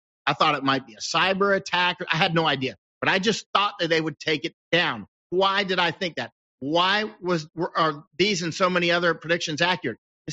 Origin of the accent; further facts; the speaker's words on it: Florida, United States; moved away; I grew up in Florida, went to school in Florida, Massachusetts, North Carolina, Ohio. I've lived all over the country